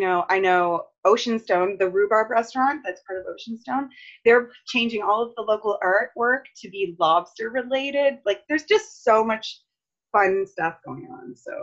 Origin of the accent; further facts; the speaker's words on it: Halifax, Nova Scotia, Canada; now in Lunenburg, Canada; Well, no, I actually moved here 5 years ago. I'm mostly from Halifax.